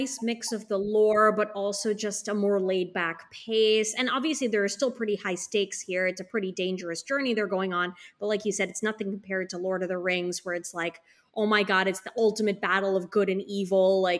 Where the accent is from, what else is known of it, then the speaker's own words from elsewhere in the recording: India; Like I always say, I'm Indian and I can't finish a Bollywood movie.